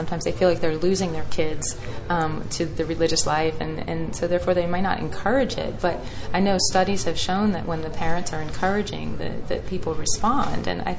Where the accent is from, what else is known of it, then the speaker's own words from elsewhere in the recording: Louisiana, United States; They were Teresian nuns. I was from Louisiana, and that's where they were.